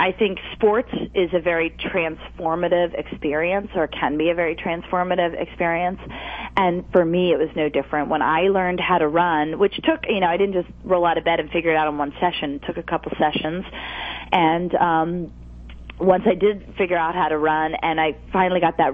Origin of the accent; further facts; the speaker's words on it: Huntington, New York, United States; I grew up in Huntington, Long Island, and I actually still get my prosthetic legs made on the island.